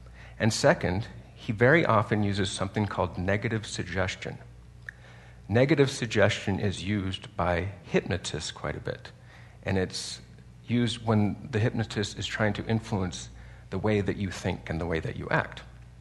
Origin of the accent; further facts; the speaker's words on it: York, Nebraska, United States; Well, you already know that I'm from a little town in Nebraska called York.